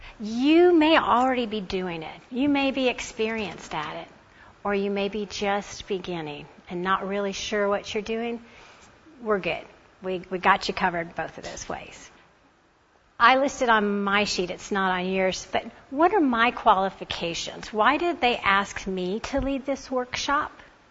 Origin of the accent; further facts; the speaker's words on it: Dallas, Texas, United States; now in Oklahoma City, United States; I am from Dallas, but I got my start up here in Oklahoma City with some folks